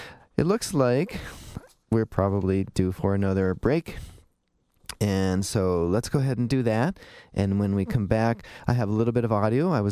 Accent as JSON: {"language": "English", "town": "Twinsburg", "region": "Ohio", "country": "United States", "tie": "born or raised there", "said": "which is right next to my hometown of Twinsburg."}